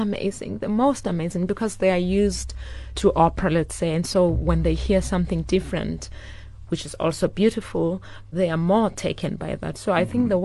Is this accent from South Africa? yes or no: yes; South Africa; now in Germany; I'm from South Africa and I live in Germany.